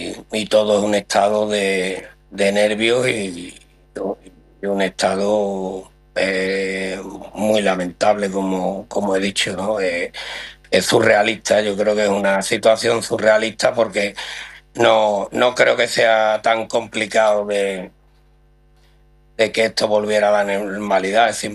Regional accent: Gerena, Andalusia, Spain; soy de Gerena. Me considero muy de Gerena y sevillano.

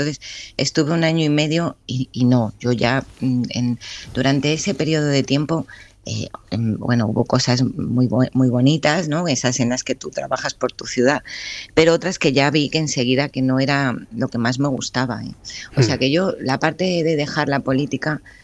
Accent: Spain; moved away; desde que me mudé de España

